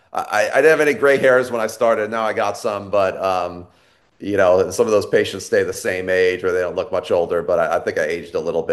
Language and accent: English; East Coast, United States; So I grew up on the East Coast, definitely East Coaster.